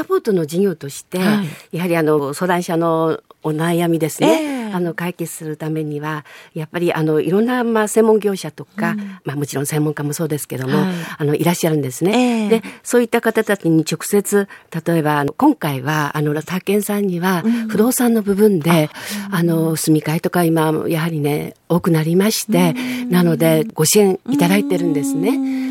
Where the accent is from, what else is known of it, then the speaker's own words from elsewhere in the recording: Hirakawa, Aomori, Japan; 私は平川出身で、3世代家族でいつも人の集まる環境で育ちました。